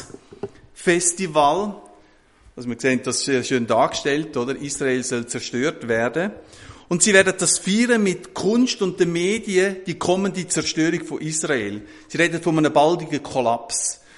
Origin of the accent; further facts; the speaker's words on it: Switzerland; Bei uns in der Schweiz ist es ähnlich. Wir haben etwa 60% Gebirge und Berge.